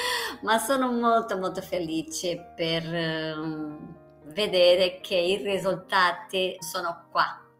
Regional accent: Portugal; Italian is a second language; io sono portoghese.

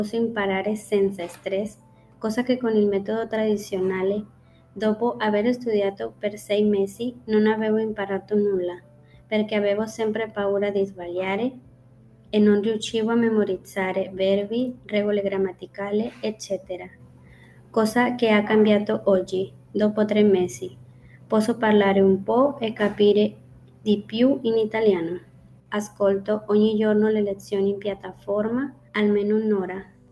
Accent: Mexico; Italian is a second language; sono messicana. Ho iniziato a imparare italiano

